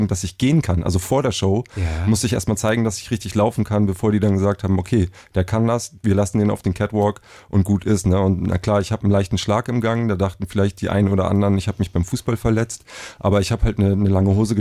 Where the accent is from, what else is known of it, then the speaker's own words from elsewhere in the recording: Germany; sorry, ich bin Deutscher